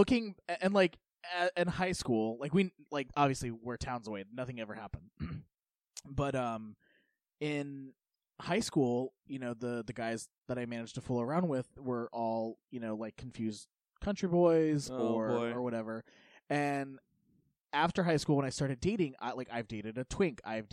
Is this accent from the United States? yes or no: yes; United States; So I kind of grew up in the middle of nowhere, in Polk County